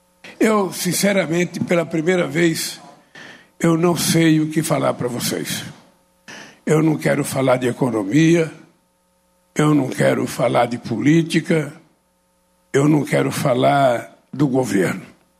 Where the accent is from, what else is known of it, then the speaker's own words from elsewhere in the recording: Caetés, Pernambuco, Brazil; born there; moved away; also born or lived in São Paulo; Eu sou nascido na cidade de Caetés, em Pernambuco, que em 1962 não era cidade, era um subdistrito de Garanhuns, e virou cidade em 1962.